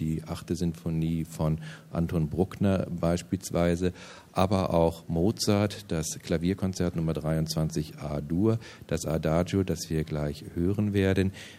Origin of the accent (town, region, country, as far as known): Friedberg, Hesse, Germany; born or raised there; also born or lived in Frankfurt